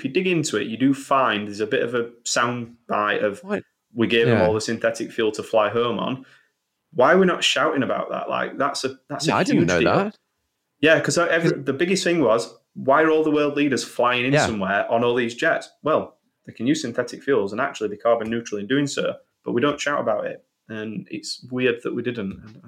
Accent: Sheffield, Yorkshire and the Humber, United Kingdom; Like I say, I'm from Sheffield, and it's driven off steel industry from back in the day.

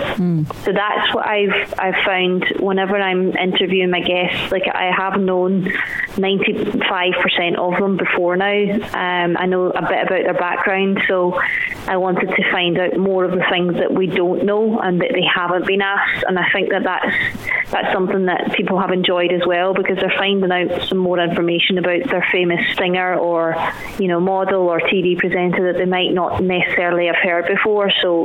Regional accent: Glasgow, Scotland, United Kingdom; even though I was born and raised in Glasgow, I was very, very familiar with the Irish way, and you know, I was still technically kind of brought up in a typical Irish household, even though we were across the water.

